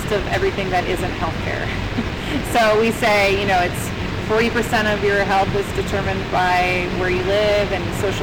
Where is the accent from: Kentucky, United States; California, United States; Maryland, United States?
California, United States; I married a North Dakotan. I'm a Californian